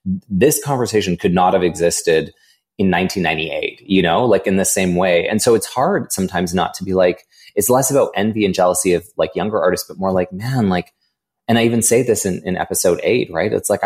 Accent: Edmonton, Alberta, Canada; born there; I was born in Edmonton. And then the second thing I wrote was I was born in 1981.

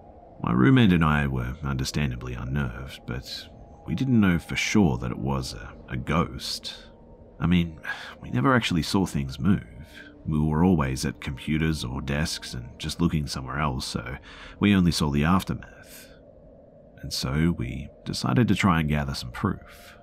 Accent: Midwest, United States; I grew up in the Midwest US.

